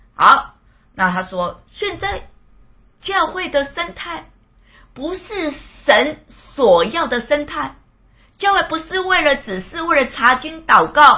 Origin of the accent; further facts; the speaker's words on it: Kaohsiung, Taiwan; 他是高雄人，我也是高雄人。